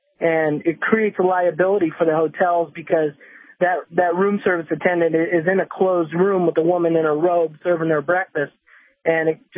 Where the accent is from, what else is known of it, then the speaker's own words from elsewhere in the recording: Las Vegas, Nevada, United States; I grew up here in Las Vegas, so I've been around the hotel industry all my life.